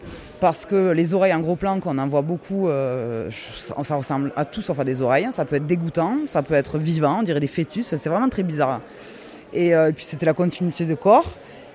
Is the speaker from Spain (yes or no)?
yes; Spain; je suis vraiment espagnole et je suis espagnole, j'ai dit origine mexicaine, mais je suis autant espagnole que française.